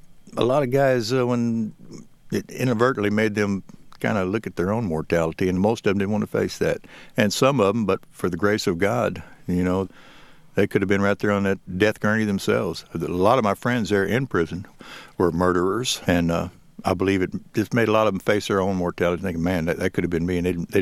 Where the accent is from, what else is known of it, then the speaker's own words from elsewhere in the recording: San Antonio, Texas, United States; He was from San Antonio, which is my hometown